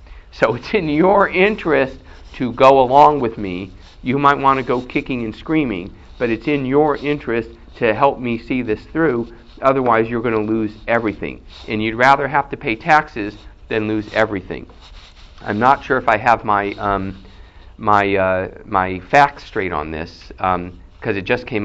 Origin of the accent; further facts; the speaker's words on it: California, United States; I'm from California